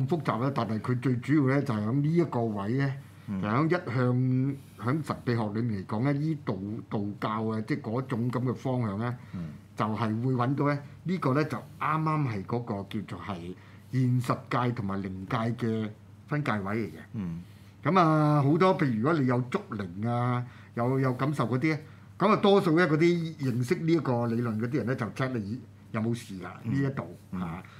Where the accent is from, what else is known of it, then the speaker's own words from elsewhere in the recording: Guangdong, China; accent: Cantonese; 尤其是我係廣東人咧，係廣東音啊